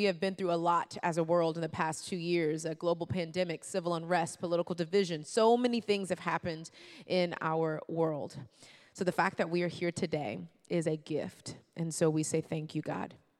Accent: Houston, Texas, United States; also born or lived in Atlanta; Now, I'm originally from Houston, Texas.

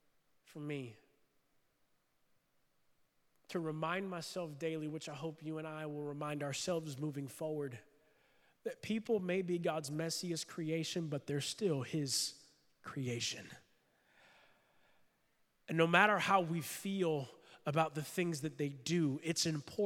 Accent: Florida, United States; I'm from Florida. Forgive me if that's not proper to say in Michigan, okay?

